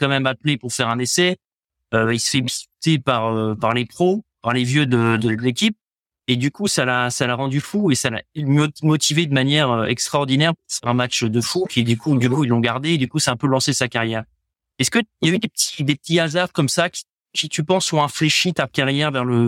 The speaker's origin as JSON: {"language": "French", "town": "Strasbourg", "region": "Grand Est", "country": "France", "said": "alors moi, je suis plutôt de l'Est de la France, hein, je suis strasbourgeois"}